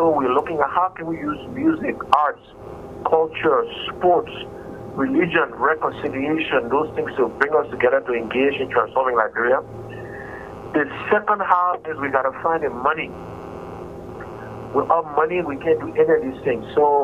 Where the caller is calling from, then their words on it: Togo; I'm speaking from Togo.